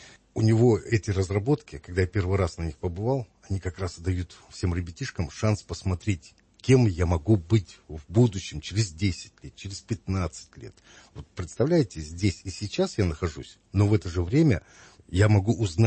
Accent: Russia; Да не может такого быть, потому что Россия – это Россия, я россиянин.

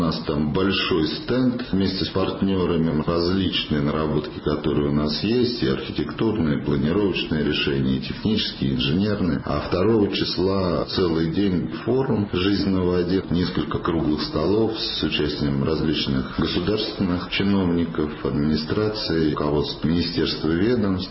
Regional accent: Moscow, Russia; мы начинаем в Москве, потому что здесь, конечно, совершенно другой инвестиционный климат, ну и мы, собственно, москвичи.

